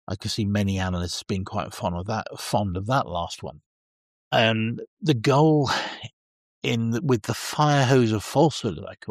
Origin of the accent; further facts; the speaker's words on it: Portugal; You mentioned that I'm from Portugal.